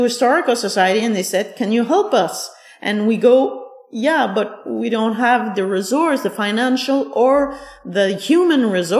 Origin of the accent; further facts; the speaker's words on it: Sherbrooke, Quebec, Canada; born there; because I have lived in many regions, although I was born in Sherbrooke